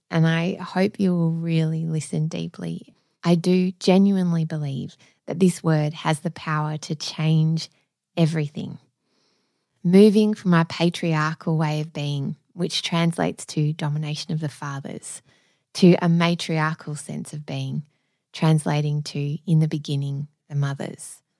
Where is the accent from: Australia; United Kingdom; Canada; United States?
Australia; Melbourne, Victoria; just in my hometown in Melbourne